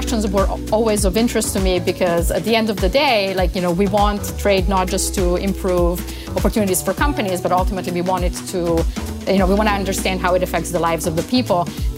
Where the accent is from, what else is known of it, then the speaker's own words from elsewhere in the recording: Slovenia; So I grew up in Yugoslavia, in the part that's now Slovenia.